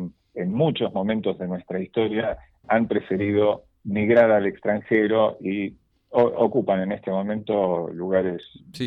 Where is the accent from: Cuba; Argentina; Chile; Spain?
Argentina; Así que realmente es un orgullo, no solo personal, sino como argentino.